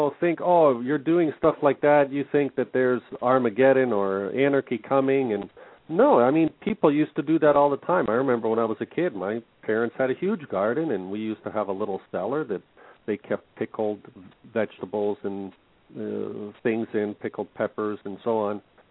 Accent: Canada; You know, I grew up in Canada here. I never experienced that.

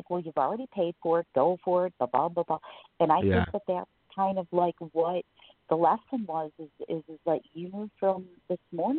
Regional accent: Michigan, United States; I'm from Michigan.

